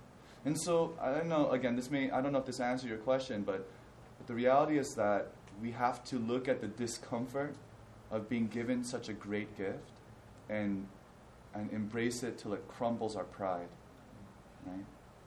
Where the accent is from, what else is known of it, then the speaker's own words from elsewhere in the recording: Indiana, United States; that's what I imagine when I'm growing up in Indiana, you know? So, I mean, I felt that way growing up because all my friends were white or Indian.